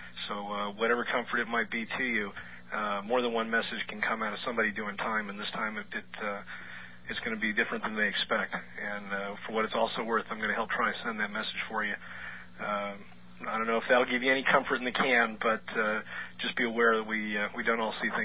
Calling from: Manhattan, New York, United States; Hi. I'm calling from Manhattan.

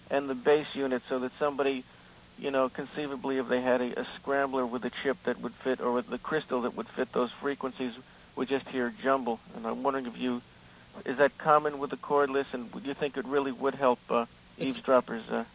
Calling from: Queens, New York, United States; from Jackson Heights, Queens.

